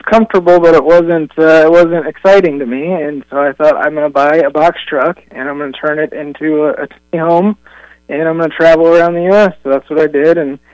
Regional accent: Frankfort, Indiana, United States; Frankfort for me growing up in Indiana feels, normal, feels like home

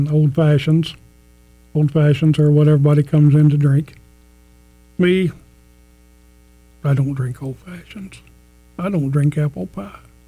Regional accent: the South, United States; Yes, I grew up in the South. What they call the South.

